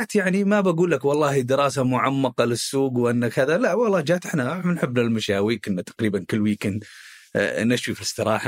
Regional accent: Khobar, Eastern Province, Saudi Arabia; لا والله هو احنا من أهل الشرقية أول شيء. أنا من مواليد وسكان الخبر

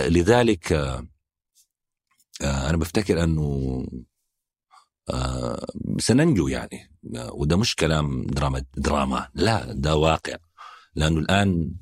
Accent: North, Sudan; إذا جلسنا أنا من الشمال وهو من الجنوب

